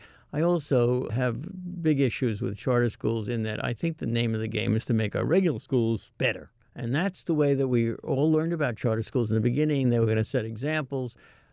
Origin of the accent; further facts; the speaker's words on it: New York City, New York, United States; If you were upper middle class, growing up in Manhattan where I did, your parents may have sent you to Horace Mann